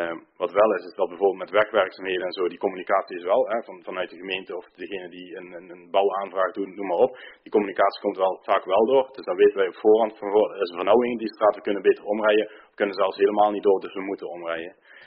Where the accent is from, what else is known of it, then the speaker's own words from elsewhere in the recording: Brunssum, Limburg, Netherlands; ik ben zelf uit Brunsum, dus ik ben extra met de auto op en neer gaan rijden.